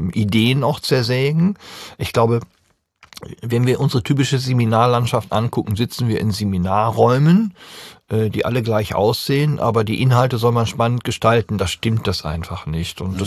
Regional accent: Düsseldorf, North Rhine-Westphalia, Germany; wir kommen aus Düsseldorf, das war kein Geheimnis.

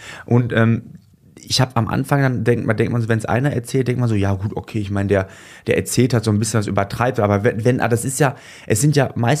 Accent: Duisburg, North Rhine-Westphalia, Germany; Und ich selber, man kann sagen, ich komme aus Duisburg-Marxloh.

